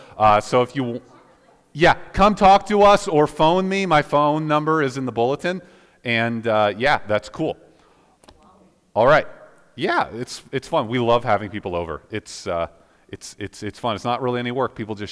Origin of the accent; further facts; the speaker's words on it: United States; Yay, hooray, this is fake Canadian Thanksgiving. I'm American, so I kind of celebrate American Thanksgiving.